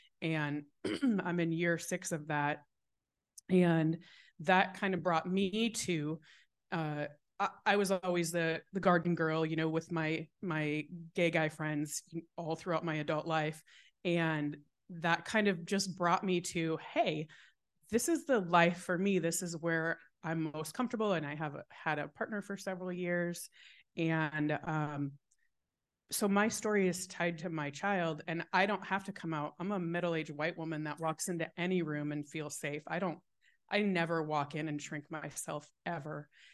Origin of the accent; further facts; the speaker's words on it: Iowa, United States; I've been in the Des Moines area most of my adult life, and I'm from Iowa.